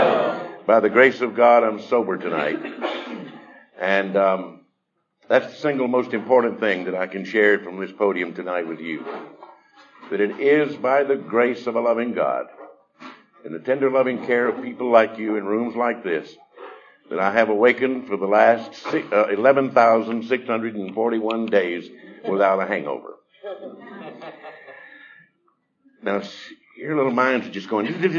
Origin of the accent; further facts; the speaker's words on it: Georgia, United States; when I was a kid growing up in North Georgia